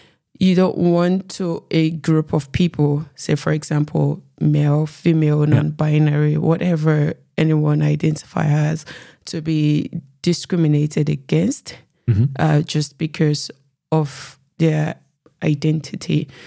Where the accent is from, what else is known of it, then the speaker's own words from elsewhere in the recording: Nigeria; I am Nigerian